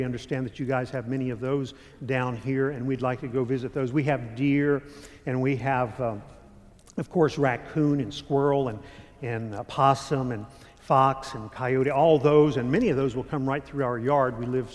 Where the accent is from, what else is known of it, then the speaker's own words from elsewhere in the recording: Bedford, Virginia, United States; See, we're from Bedford, Virginia, and in Bedford, Virginia, we have lots of cow pastures